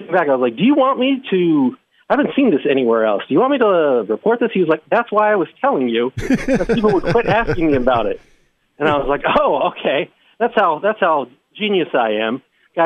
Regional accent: Muncie, Indiana, United States; But it is not true. 18 years in Muncie did not make me want to spend 4 more years in Muncie.

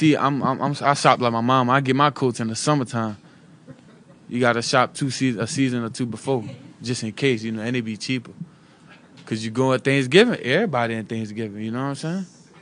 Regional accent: Opelousas, Louisiana, United States; Just growing up in Louisiana, man. Just being a kid from Opelousas that didn't quit on this dream.

